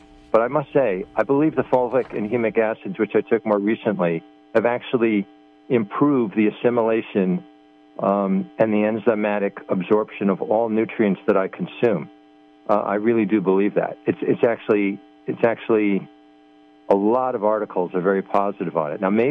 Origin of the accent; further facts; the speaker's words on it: Long Island, New York, United States; from Long Island.